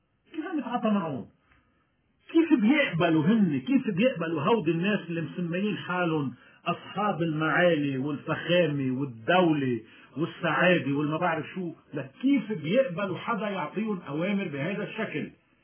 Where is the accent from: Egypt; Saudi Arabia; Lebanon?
Lebanon; يعني أول شيء أنت مواطن لبناني وأنا مواطن لبناني